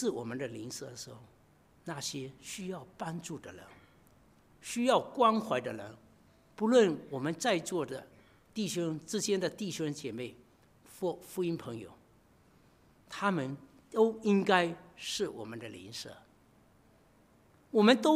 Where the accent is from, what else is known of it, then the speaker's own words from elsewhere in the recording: Fuqing, Fujian, China; 因为在我们家乡啊，我相信这里很多作者都是我们从福建福清那个地方来的，